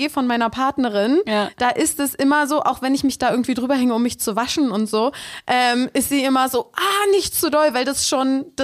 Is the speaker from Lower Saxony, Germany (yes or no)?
no; Berlin, Germany; ich bin ja aus Berlin